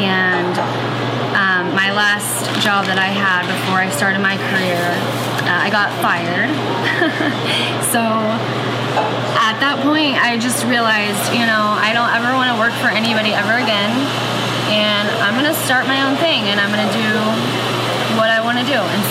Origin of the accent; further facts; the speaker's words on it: Katy, Texas, United States; also born or lived in Humble, Texas / Fredericksburg, Texas; Okay, so I was born in Humble, Texas, and that's kind of near Houston. My family moved to Katy, a little outside of Houston, kind of grew up there.